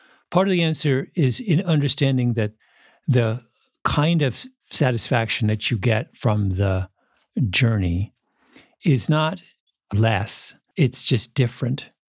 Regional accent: Canada; I grew up in Canada going running, I've gone running in minus 20 before

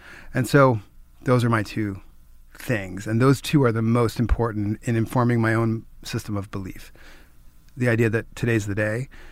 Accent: New York, United States; I'm a New Yorker.

